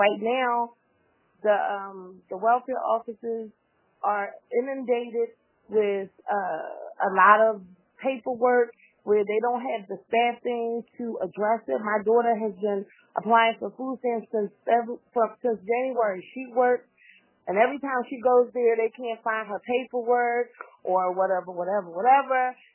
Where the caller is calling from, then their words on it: Philadelphia, Pennsylvania, United States; I'm from Philadelphia.